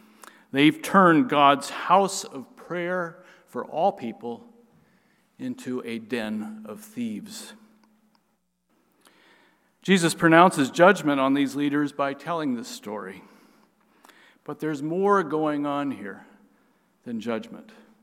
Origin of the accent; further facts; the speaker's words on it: Nebraska, United States; And I come from Nebraska, and we're known as Nebraska Nice.